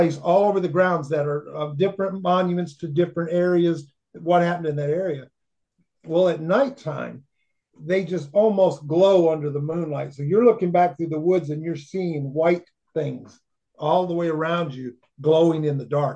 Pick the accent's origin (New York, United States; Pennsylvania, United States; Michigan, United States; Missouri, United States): Michigan, United States; growing up, I grew up in Michigan, like Georgie mentioned, and we actually, my parents moved us into an old abandoned hotel at one point.